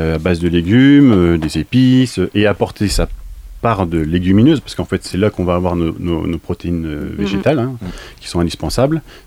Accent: Guérigny, Bourgogne-Franche-Comté, France; pour ensuite revenir dans ma région natale, donc à Guérigny, au Relais des Deux-Nièvres

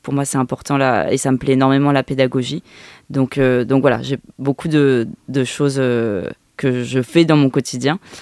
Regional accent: Nevers, Bourgogne-Franche-Comté, France; j'ai grandi à Nevers, donc là je reviens, j'écoutais BAC FM dans ma chambre d'adolescente.

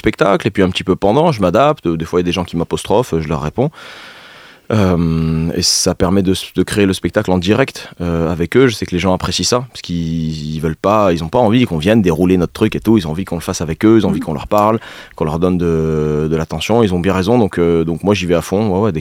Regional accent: Southern France, France; accent: southern French; now in Nevers, France; je suis originaire du sud de la France, il paraît que ça s'entend encore un petit peu.

